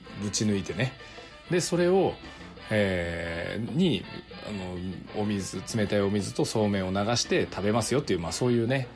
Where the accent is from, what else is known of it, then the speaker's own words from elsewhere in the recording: Unzen, Nagasaki, Japan; FM 諫早がある諫早市の隣の雲仙市っていうところでね、まあ、私そっち出身なんでね、まあ、割と地元だったんですよね